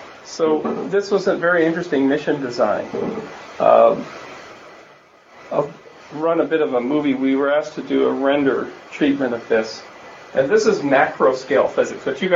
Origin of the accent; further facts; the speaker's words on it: Canada; Oh, Canada's in there twice, that's a good thing. I'm Canadian.